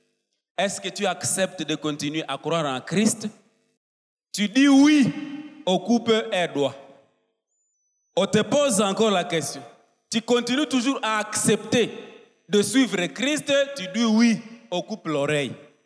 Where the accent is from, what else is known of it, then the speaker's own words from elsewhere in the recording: Goma, North Kivu, DR Congo; Comme il règne chez moi à Goma ville